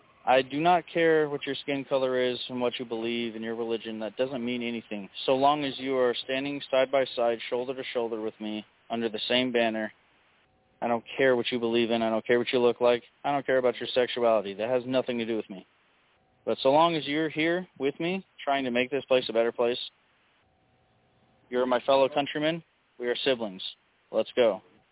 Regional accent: United States; I'm American.

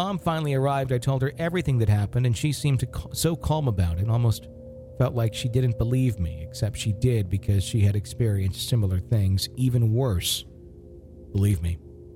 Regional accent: Fond du Lac, Wisconsin, United States; Yeah, that it's a place called Trinity, and it's in my hometown, Fond du Lac, Wisconsin, and it's now a restaurant.

